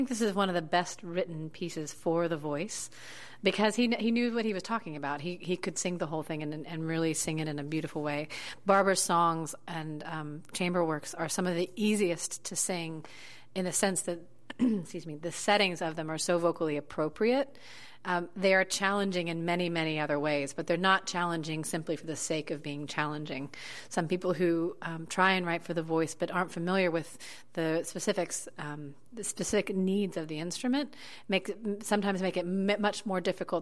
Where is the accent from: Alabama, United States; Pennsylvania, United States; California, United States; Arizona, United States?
Alabama, United States; Huntsville; I grew up about 3 hours away from Knoxville, Tennessee. I grew up in Huntsville, Alabama.